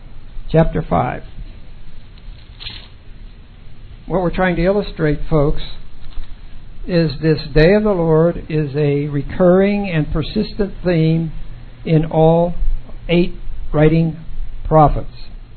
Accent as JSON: {"language": "English", "region": "Pennsylvania", "country": "United States", "also_born_or_lived": "Colorado", "said": "I don't know where you live, but I'm from Pennsylvania. We would get 2 and maybe 3. I lived in Colorado for most of my adult life."}